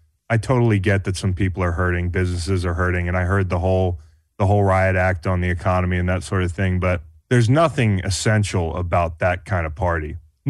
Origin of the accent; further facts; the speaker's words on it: Virginia, United States; I mean, it's not like I grew up in the South, you know, but Virginia, south of the Mason-Dixon line, you see things.